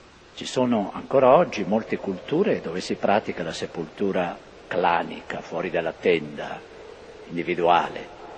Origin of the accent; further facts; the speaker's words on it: Lombardy, Italy; Al mio paese il cimitero era lì proprio in giro alla chiesa. Bellissimo, no? È un po' più rialzata del resto, c'è un gran piazzale, c'erano neanche i morti, no? e Napoleone li ha fatto portare tra Calcinate e Mornico, 1,5 chilometri, campagna